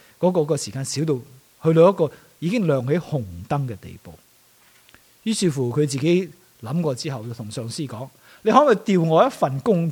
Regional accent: Hong Kong; 特别我们在香港长大，成长的过程没什么 choice 的，没得选择的时候

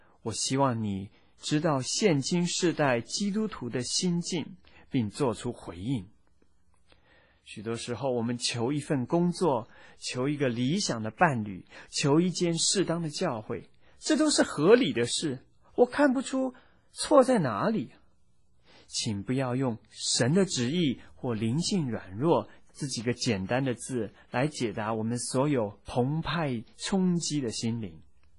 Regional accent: China; 说到我们中国人的命运这种思想之所以危害

